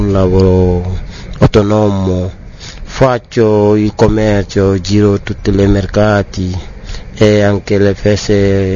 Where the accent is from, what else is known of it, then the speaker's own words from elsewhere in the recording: Senegal; Italian is a second language; now in Italy; Vengo dal Senegal